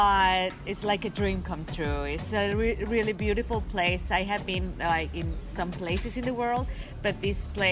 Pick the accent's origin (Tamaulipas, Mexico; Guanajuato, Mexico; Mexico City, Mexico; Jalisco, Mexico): Guanajuato, Mexico; León; I'm from Mexico, León City.